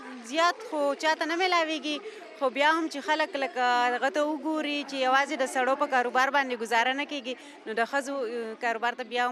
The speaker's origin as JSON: {"language": "Pashto", "region": "Khyber Pakhtunkhwa", "country": "Pakistan", "said": "موږ د سوات نه راغلی یو، … زم په سوات سنگوټا کې خپل سنټر دے"}